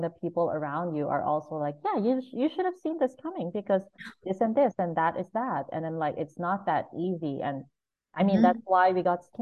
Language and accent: English; Philippines; So I grew up in the Philippines